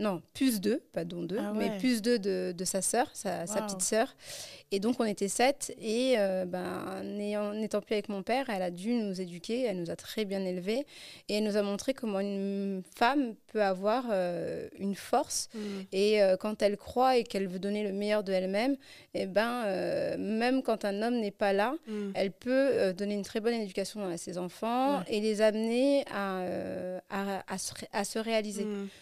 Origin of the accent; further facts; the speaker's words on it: Sarcelles, Île-de-France, France; also born or lived in Gonesse; moi, je suis née à Gonesse. J'ai grandi à Sarcelles